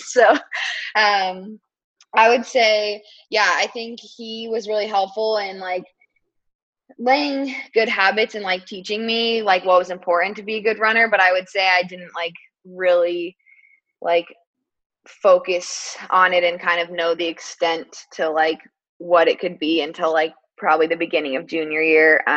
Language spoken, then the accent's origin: English; Boulder, Colorado, United States; now in Portland, United States; I am from Boulder, Colorado. Went to Stanford University, graduated in December of 2018, and now I run professionally for the Bowerman Track Club in Portland.